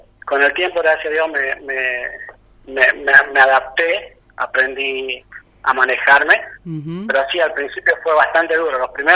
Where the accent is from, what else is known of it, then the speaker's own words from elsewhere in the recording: Tartagal, Salta, Argentina; also born or lived in Embarcación; he vivido también en embarcación con mi madre. Y nada, pasó mucho tiempo entre Tartagal y embarcación. Soy graduado de la Escuela de Comercio, el turno tarde